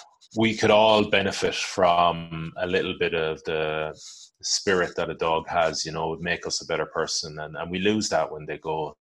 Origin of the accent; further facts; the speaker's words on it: Galway, Connacht, Ireland; So we're both from Galway on the west coast of Ireland. So we want to row into our hometown.